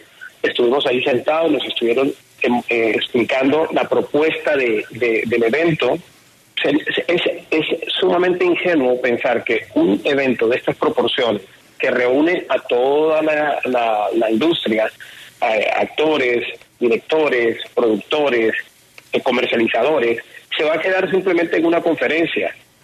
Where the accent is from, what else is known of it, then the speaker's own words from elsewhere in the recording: Barranquilla, Atlántico, Colombia; nosotros como ciudadanos, como barranquilleros, no lo queremos en la ciudad